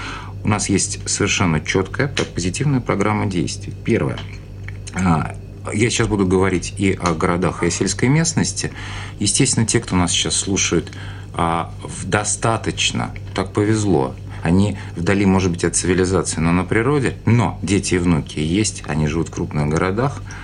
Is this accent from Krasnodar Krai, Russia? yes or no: no; Saratov, Saratov Oblast, Russia; Я саратовец, но я часто бываю в разных городах Саратовской области.